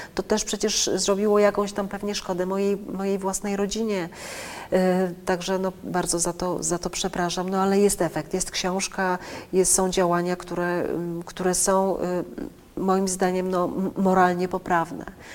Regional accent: Łódź, Łódź Voivodeship, Poland; przeżyłam to jako matka, jako człowiek, jako łodzianka niesamowicie mocno.

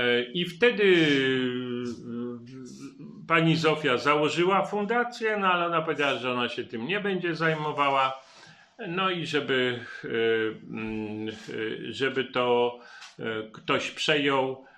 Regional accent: Kraków, Lesser Poland, Poland; born there; Nigdy nie mieszkałem na wiosce. Urodziłem się w Krakowie.

